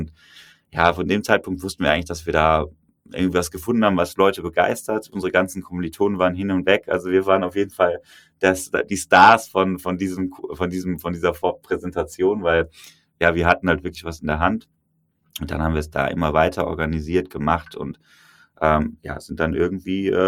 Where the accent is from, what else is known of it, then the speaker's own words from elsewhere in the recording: Cologne, North Rhine-Westphalia, Germany; als Kölner Jung